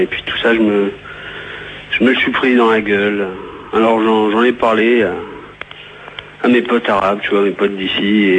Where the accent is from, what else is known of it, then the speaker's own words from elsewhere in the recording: Marseille, Provence-Alpes-Côte d'Azur, France; je suis Marseillais d'origine, on peut pas dire que je viens de Neuilly-sur-Seine. Et il y a quelques années en arrière, j'ai enseigné à Vénissieux